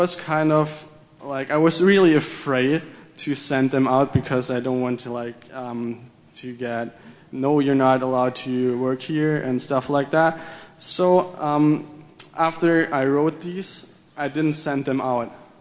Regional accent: Germany; English is a second language; and I'm from Germany

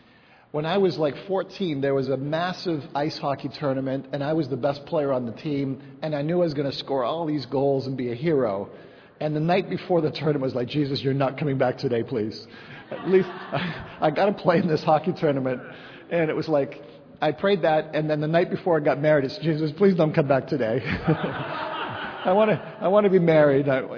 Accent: England, United Kingdom; I'm fully English. All four of my grandparents were British, so that makes me even better. It makes me English for sure.

